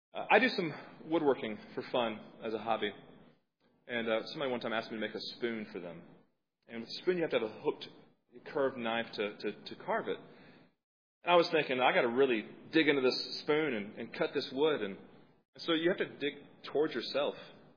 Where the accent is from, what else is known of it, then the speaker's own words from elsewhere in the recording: Hendersonville, North Carolina, United States; I'm from North Carolina, as many of you know, mountains of North Carolina. And Hendersonville, where I'm from, is apple country.